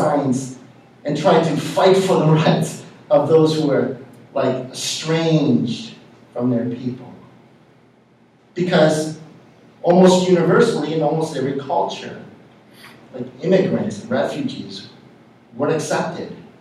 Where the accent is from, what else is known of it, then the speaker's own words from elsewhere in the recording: United States; naturalized because I wasn't born in America, came here when I was like 2 years old, and so it was like I grew up in America